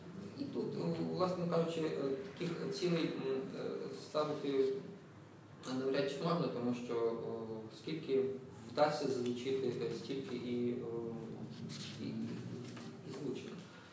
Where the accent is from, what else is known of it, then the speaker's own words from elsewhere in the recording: Kyiv, Ukraine; формування електронного, бібліотечного, інформаційного і культурологічного ресурсу Дарницького району, моя мала батьківщина.